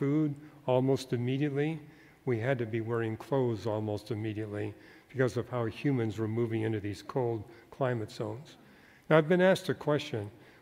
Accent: Canada; now in United States; I came from Canada to Southern California.

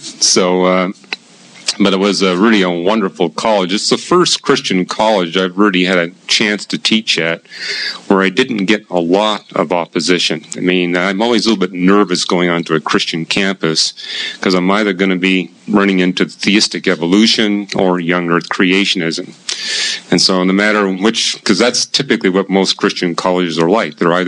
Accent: Canada; I had to keep telling people I'm Canadian, I'm not American

